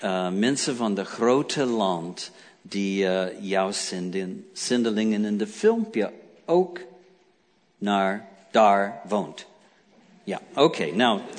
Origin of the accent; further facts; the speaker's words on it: United States; also born or lived in Spain / France; ik ben Amerikaan, ik was opgegroeid ook in Europa, 4 jaar in Spanje, 4 jaar in Frankrijk. Mijn vader was in de Amerikaanse luchtmacht.